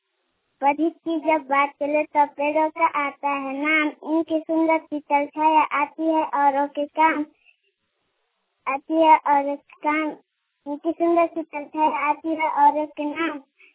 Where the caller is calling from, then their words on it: Jharkhand, India; मैं तुमको माल ग्राम का जाट पोस्ट जिला थाना मेरा जिला गढ़वा से बोल रहा हूँ।